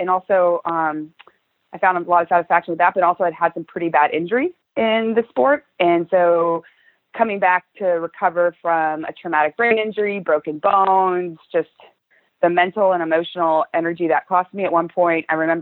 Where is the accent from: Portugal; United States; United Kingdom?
United States; California; also born or lived in Redding, United States; No, I'm born and raised in California. I actually grew up on a cattle ranch down in Santa Barbara County and then up in Redding.